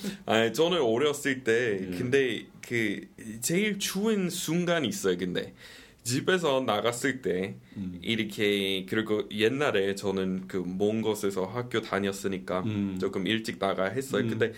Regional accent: United States; Korean is a second language; 미국은 그러니까 우리 고향은 엄청 춥긴 한데

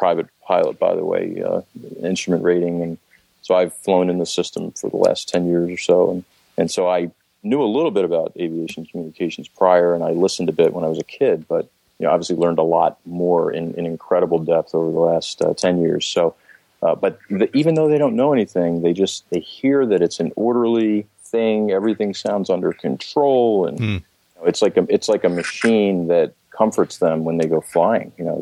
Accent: Philadelphia, Pennsylvania, United States; I grew up in Philadelphia, and kind of like not that far from Philly.

